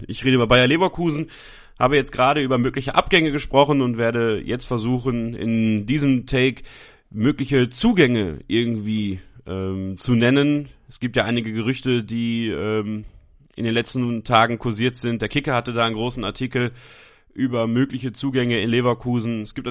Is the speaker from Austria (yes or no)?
no; Belgium; born there; ich bin in Belgien geboren, also habe da sogar eine kleine Verbindung zu